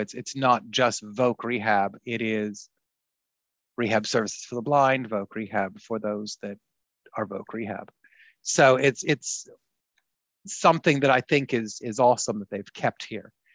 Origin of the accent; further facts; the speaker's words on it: Arizona, United States; moved away as an adult; also born or lived in Tempe, Arizona / Houston, Texas / Las Vegas, Nevada; I was born and grew up in Arizona. I was born in Tempe, Arizona, which is known for ASU. And then I lived in Scottsdale and Phoenix as a child.